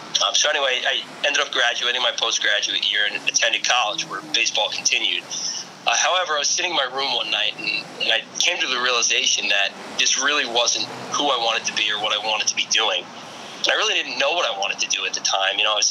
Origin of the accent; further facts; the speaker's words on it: Ridgewood, New Jersey, United States; So I grew up in Ridgewood, New Jersey, not too far from Scarsdale.